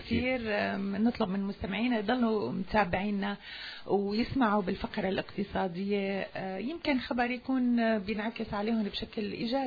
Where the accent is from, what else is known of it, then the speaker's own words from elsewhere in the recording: Syria; بلدنا سوريا